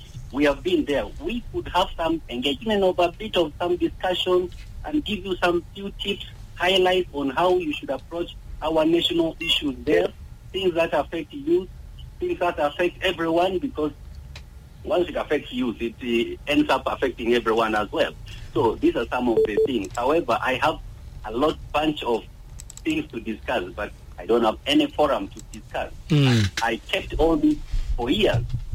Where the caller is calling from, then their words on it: Ruweng, South Sudan; I'm calling from Rueng administrative area.